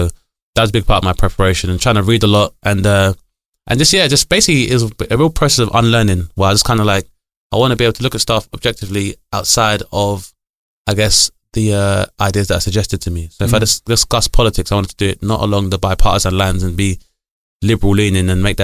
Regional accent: London, United Kingdom; growing up in London is that most people I deal with have been West African and predominantly from either Ghana or Nigeria. Mm-hmm. But then went to university in Bradford, outside of London.

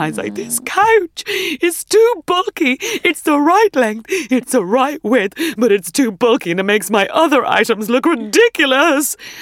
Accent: Ireland; this is growing up in Catholic Ireland

